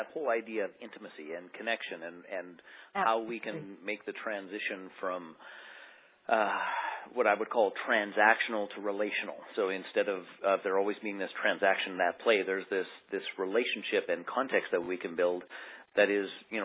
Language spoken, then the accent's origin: English; Saskatchewan, Canada; perhaps it's because we're both from Saskatchewan